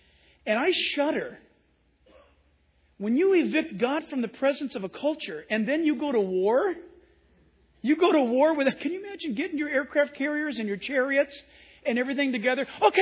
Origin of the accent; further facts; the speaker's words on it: San Diego, California, United States; I was born and raised in San Diego and Southern California and Orange County, and I'm an American.